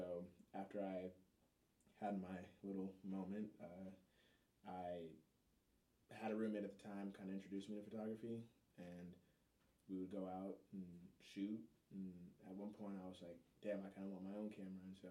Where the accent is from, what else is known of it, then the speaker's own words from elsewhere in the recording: Elk Grove, California, United States; I grew up in Elk Grove. It was very, I mean, at the time, whitewashed